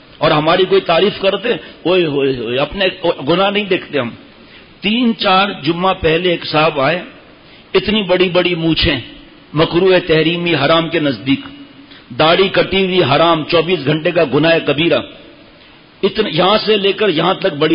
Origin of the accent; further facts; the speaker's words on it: Diplo, Sindh, Pakistan; ہم گئے ریگستان کے اندر اندر اندر ڈپلو ایک جگہ ہے, میرا گاؤں ہے اس لیے بتا رہا ہوں, وہاں بیانات کے سلسلے میں گئے.